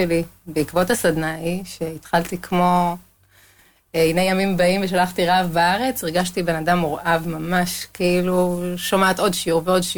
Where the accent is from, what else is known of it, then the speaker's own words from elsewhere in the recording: Jerusalem, Jerusalem District, Israel; בירושלים.